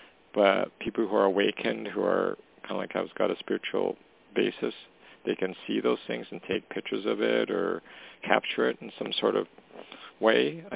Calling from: Canada; calling from Canada.

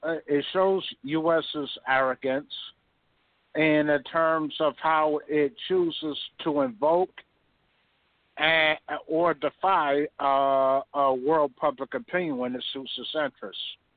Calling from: New Jersey, United States; I'm calling from New Jersey.

